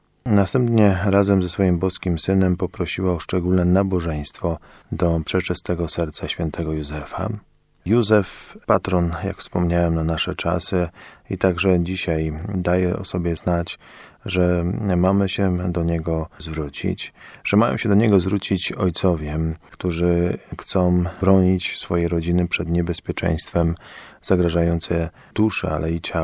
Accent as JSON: {"language": "Polish", "town": "Kalisz", "region": "Greater Poland Voivodeship", "country": "Poland", "said": "jak powiedziałem, że jestem z Kalisza"}